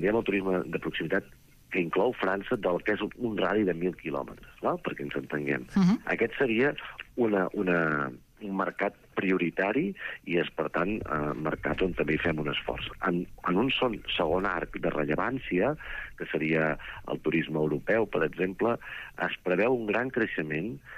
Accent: Catalonia, Spain; soc de l'Empordà.

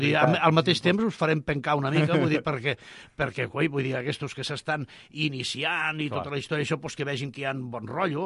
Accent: Sant Cugat del Vallès, Catalonia, Spain; jo a més al meu poble, vull dir... Llavors, Sant Cugat no és per desmereixer cap més això

